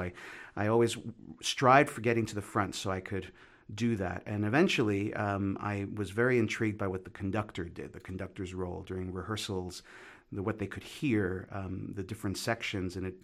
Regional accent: New York City, New York, United States; I grew up in New York City. I am only child from a single mom. My mother is Ecuadorian. She was born in Ecuador.

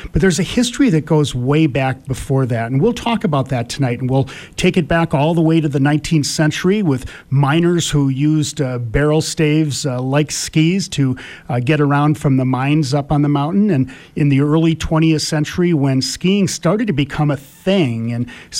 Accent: Wisconsin, United States; I grew up in Wisconsin when I was 7 years old.

